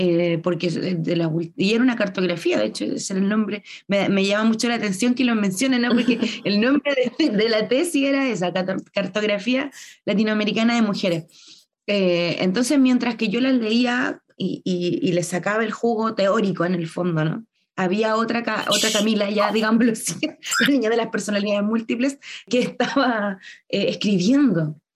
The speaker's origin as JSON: {"language": "Spanish", "town": "La Serena", "region": "Coquimbo", "country": "Chile", "tie": "born or raised there", "said": "Porque yo nací y me criaron aquí en Serena."}